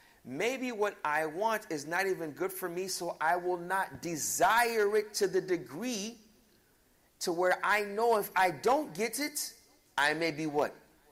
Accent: Arlington, Texas, United States; born there; My parents came to this country. I was born in Arlington, Texas. My parents came from Ghana, then went to Chicago

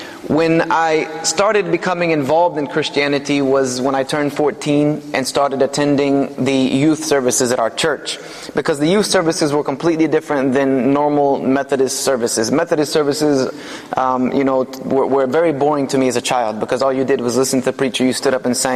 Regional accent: Greenville, South Carolina, United States; I was born and raised in the East Coast of the United States in South Carolina in a very small town called Greenville, South Carolina, which is in the foothills of the Appalachian Mountains, very close to North Carolina.

